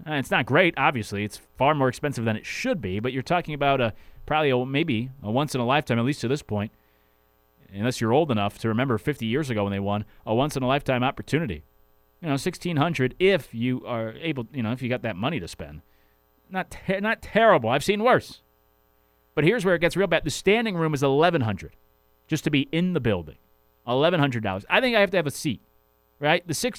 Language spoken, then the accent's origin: English; Connecticut, United States; I'm a UConn fan growing up in Connecticut.